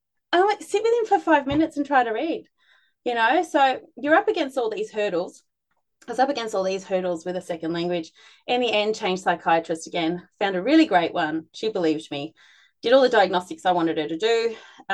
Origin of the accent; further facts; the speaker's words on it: Australia; now in Germany; I'm Australian, but I live in Germany